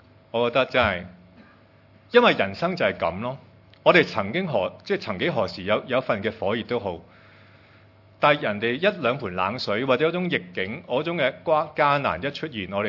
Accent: Hong Kong; 我们香港人一定要明白的，我们个个都经历过

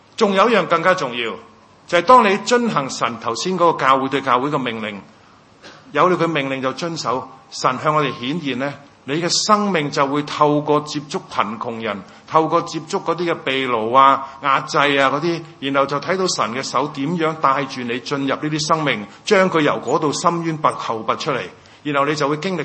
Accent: Causeway Bay, Hong Kong Island, Hong Kong; 因为我喺铜锣湾大嘅

